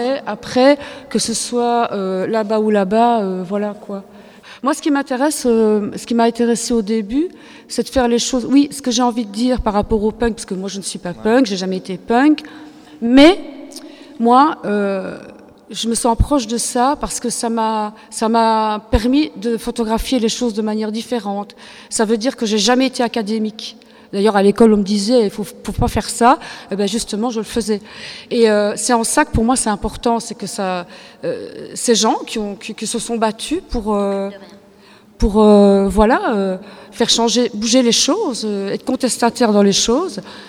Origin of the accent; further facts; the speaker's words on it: Liège, Wallonia, Belgium; à la zone à Liège, parce que je suis liégeoise